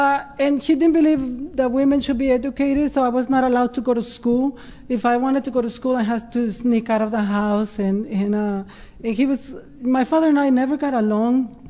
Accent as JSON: {"language": "English", "town": "Ensenada", "region": "Baja California", "country": "Mexico", "said": "So like I said earlier, I am from Ensenada."}